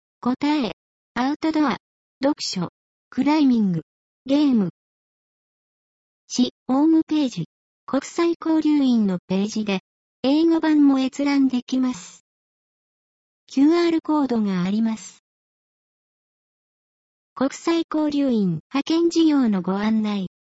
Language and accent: Japanese; California, United States; Japanese is a second language; now in Japan; カリフォルニア州の数多くの中国系アメリカ人の一人です。今回は出身地のカリフォルニアをご紹介いたします。